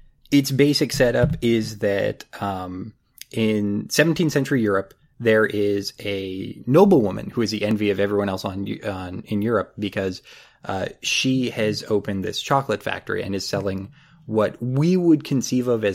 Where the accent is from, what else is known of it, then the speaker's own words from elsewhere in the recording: Canada; the important takeaway is that I'm Canadian